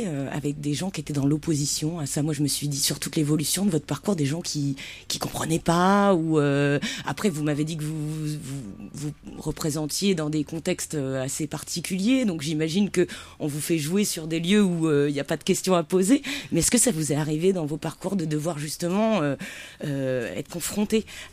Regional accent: Hauts-de-France, France; Moi, je viens de Picardie, le ch'timi, c'est des langues oubliées aussi

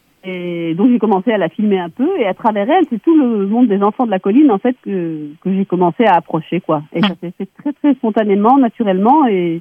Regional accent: Algeria; born there; à l'époque où moi j'apprenais le breton, parce que je suis pas du tout bretonnante de naissance, je suis née en Algérie.

